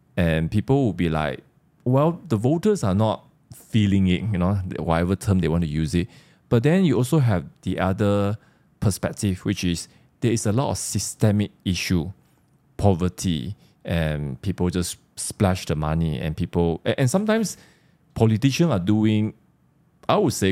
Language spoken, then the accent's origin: English; Sarawak, Malaysia; Of course, Michelle, we are all from Sarawak, you know, and we know